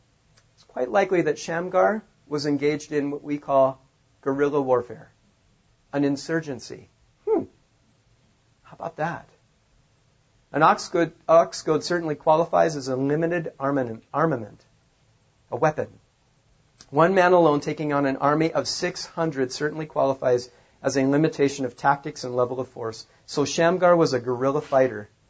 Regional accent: Helena, Montana, United States; So I grew up in Helena, Montana. We moved there in 1969. I was 18 months old. I went to school there

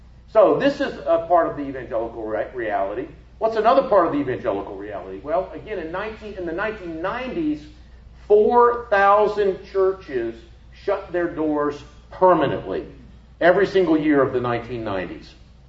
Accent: Atlanta, Georgia, United States; now in Billings, United States; I mean, and I can tell you, I was raised in the Atlanta area, and y'all know Atlanta.

